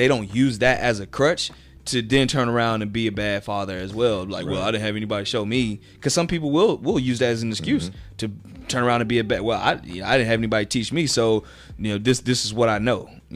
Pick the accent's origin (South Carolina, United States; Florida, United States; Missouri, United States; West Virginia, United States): South Carolina, United States; I grew up in South Carolina and my dad stayed in New Jersey, so that's, you know, 700 some odd miles away.